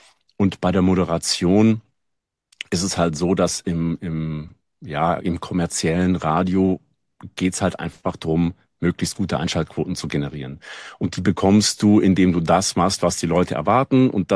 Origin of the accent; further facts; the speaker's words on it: Baden-Württemberg, Germany; Und wir kommen ja beiden aus dem Schworbeländle